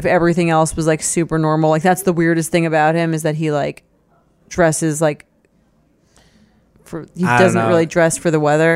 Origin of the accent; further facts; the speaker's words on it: California, United States; I'm from California.